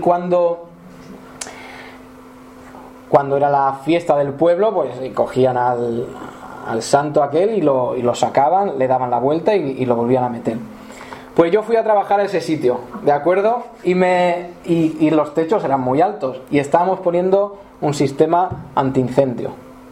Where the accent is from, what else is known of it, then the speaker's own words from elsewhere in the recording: Valencian Community, Spain; Yo estuve trabajando allá en mi tierra. Hay una zona que son muchos pueblos, se llama la Vega Baja. Es como un sitio así llanito. Y son muchos pueblos.